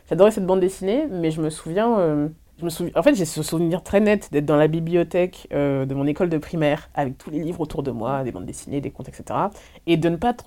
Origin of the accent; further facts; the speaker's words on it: France; born there; alors que je suis née en France comme tout le monde